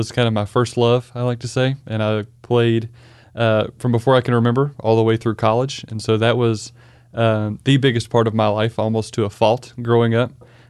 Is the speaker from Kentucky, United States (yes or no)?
yes; Kentucky, United States; now in Little Rock, United States; So I came from Kentucky, which is where I'd been my whole life.